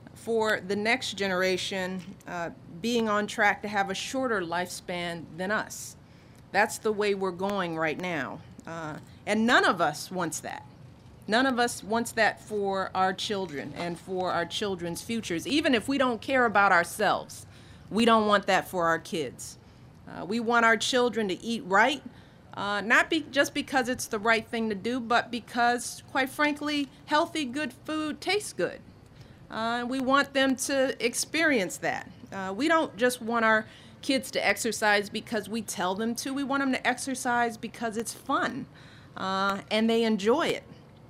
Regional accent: Chicago, Illinois, United States; now in Washington, D.C., United States; She's from my hometown, Chicago. Yay for Chicago.

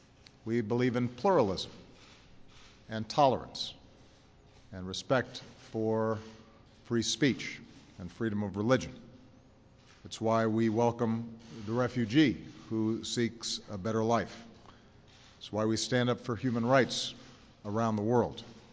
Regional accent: Illinois, United States; particularly in the Midwest, including my home state of Illinois.

